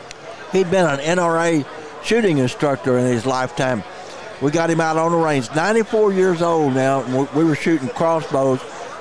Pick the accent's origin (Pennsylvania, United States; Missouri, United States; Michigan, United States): Missouri, United States; I grew up in the Boot Hill, Missouri, just across the river from Illinois, Kentucky, and Tennessee, that kind of that triangle down there. And we didn't have any deer or turkey